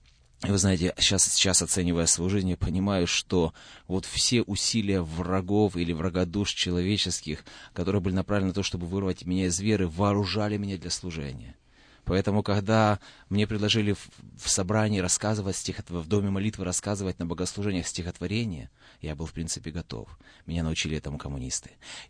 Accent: Berdyansk, Zaporizhzhia Oblast, Ukraine; moved away as an adult; Сам я родом из Украины. Есть там в Запорожской области на берегу Азовского моря такой городок Бердянск. Там я родился. В принципе, там прошло мое детство, и первые 18 лет я прожил именно там.

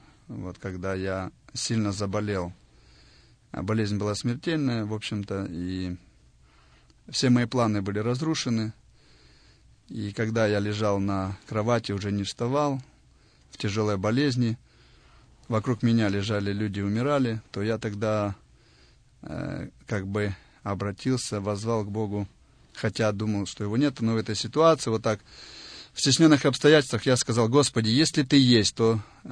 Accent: Amursk, Khabarovsk Krai, Russia; born there; я родился вообще в Амурске. Это Дальний Восток, Хабаровский край. Моя бабушка еврейка со своей семьей во время войны они бежали из Одессы на Дальний Восток, там они оказались.

